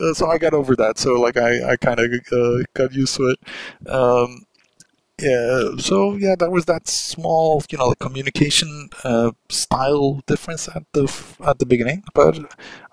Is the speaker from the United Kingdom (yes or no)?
no; Turkey; English is a second language; I said, look, sir, I came from Turkey and like all the way from here, and like I've been trying every day.